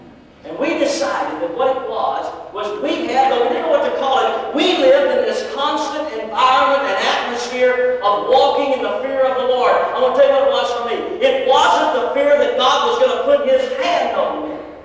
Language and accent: English; Fort Worth, Texas, United States; As I mentioned, I grew up in Fort Worth. My dad worked for the city of Fort Worth all of his life.